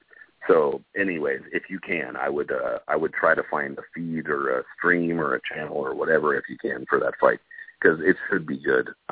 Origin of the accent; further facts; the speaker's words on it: Pennsylvania, United States; I'm from Eastern PA. I told you I know this game.